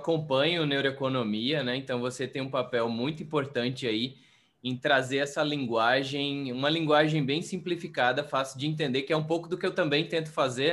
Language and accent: Portuguese; Pombal, Paraíba, Brazil; moved away; also born or lived in João Pessoa / São Paulo / Sydney, Australia; eu sou da Paraíba. Eu sou de uma cidade do interior da Paraíba chamada Pombal, cidadezinha pequena de menos de 100 mil habitantes. E aí eu fui mudando, mudei para João Pessoa, que é a capital, mudei para São Paulo. Depois eu morei 8 anos na Austrália, em Sydney